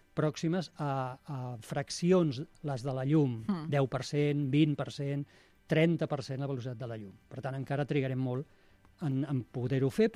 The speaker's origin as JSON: {"language": "Catalan", "town": "Tarragona", "region": "Catalonia", "country": "Spain", "said": "com que soc de Tarragona, m'he imaginat en un circ romà"}